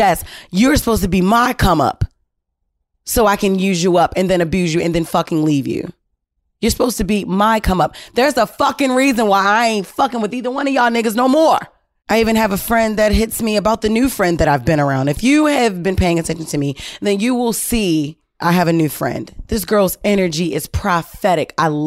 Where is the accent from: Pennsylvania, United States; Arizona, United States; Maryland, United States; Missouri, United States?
Maryland, United States; Baltimore; We're both from Baltimore City. I've known this guy for at least 5+ years.